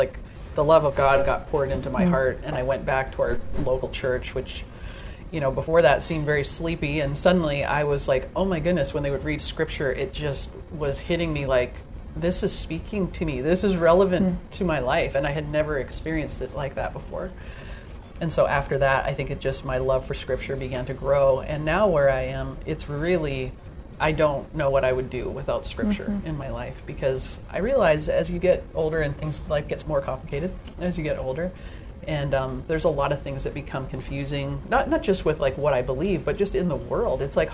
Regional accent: Vancouver, British Columbia, Canada; now in Steubenville, United States; Yeah, so I am originally from Vancouver, British Columbia, and just recently moved to Steubenville, Ohio, just within the last year.

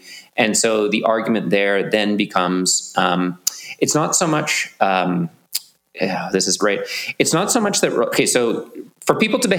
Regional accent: Australia; I'm an Australian right now. I'm a dual citizen.

